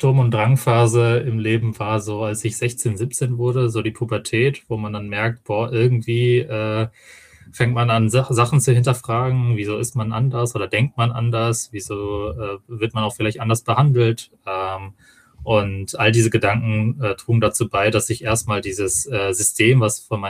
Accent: Düsseldorf, North Rhine-Westphalia, Germany; Ich bin tatsächlich in Düsseldorf aufgewachsen.

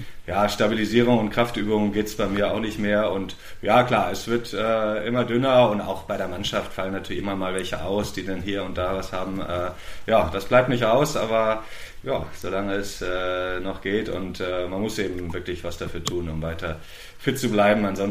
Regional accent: Quickborn, Schleswig-Holstein, Germany; Ich komme aus Quickborn, das ist Schleswig-Holstein.

